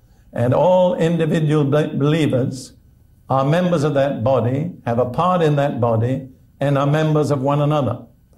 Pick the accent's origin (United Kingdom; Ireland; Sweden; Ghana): United Kingdom; also born or lived in United States